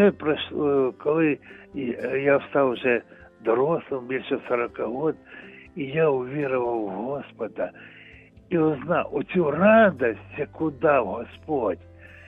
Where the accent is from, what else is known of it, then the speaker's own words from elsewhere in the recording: Yenakiieve, Donetsk Oblast, Ukraine; я народився на Донбасі, в місті Єнаківо, і прожив там основною, ну, дітство, юність, молодость, і вже женився. І я там прожив майже 40 год на Донбасі.